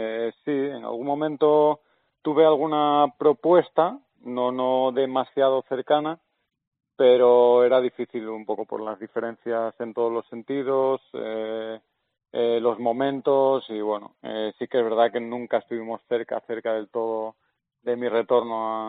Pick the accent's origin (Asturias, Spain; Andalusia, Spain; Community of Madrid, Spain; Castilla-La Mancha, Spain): Asturias, Spain; Salinas; yo empecé en el Hispano de Castrillón, si es verdad, es el pueblo más cercano a Salinas, que es Piedras Blancas, yo soy de Salinas, y empecé ahí, pero bueno, prontito ya con 10 años me fui al Real Oviedo